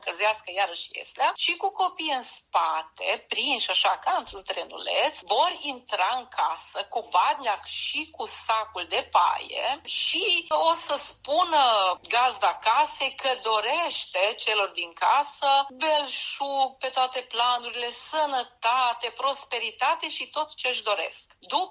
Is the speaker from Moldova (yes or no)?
no; Belobreșca, Serbia; Tradițional și în copilăria mea la Belobreșca, exact așa a fost